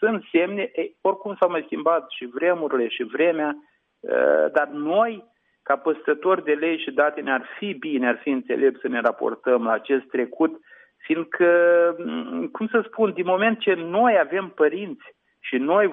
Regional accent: Romania; Deci eu, ca și creștin, repet, n-ar trebui să am argumente, dar pe de altă parte noi suntem și am trăit ca români

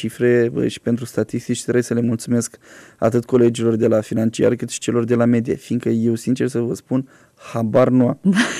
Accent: Iași, Iași County, Romania; aflau că suntem de la Iași

